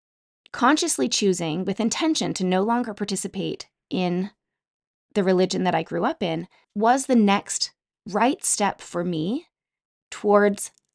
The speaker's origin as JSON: {"language": "English", "region": "Utah", "country": "United States", "tie": "born or raised there", "said": "Growing up in Utah, I spent a lot of time outdoors."}